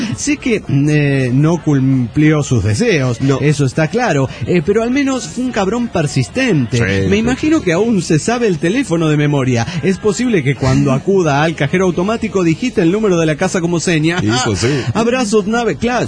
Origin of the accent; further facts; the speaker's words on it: Argentina; como cualquier argentino